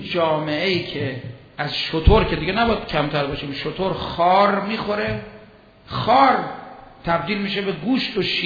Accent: Iran; ما ایرانی هستیم، ما اومدیم زیارت

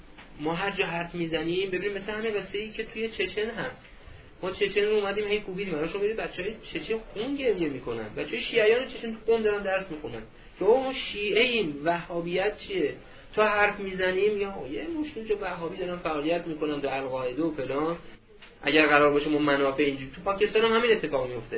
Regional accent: Iran; گفتم که من ایرانی هستم.

